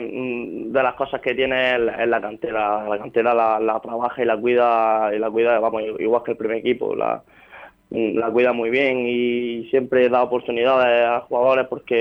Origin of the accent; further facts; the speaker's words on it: Andalusia, Spain; Pues bueno, yo empecé aquí de chiquitito en mi pueblo, en el Huerca, y ya en infantil se fijó